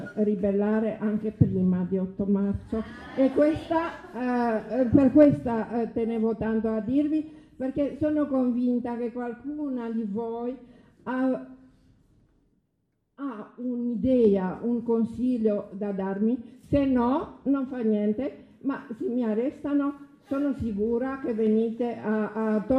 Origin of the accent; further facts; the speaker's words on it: Romania; Italian is a second language; now in Italy; Io sono immigrata dalla Romania